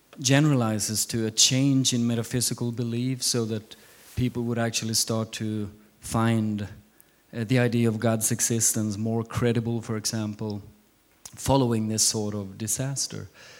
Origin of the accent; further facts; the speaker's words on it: Sweden; I'm from Sweden, another neighboring country.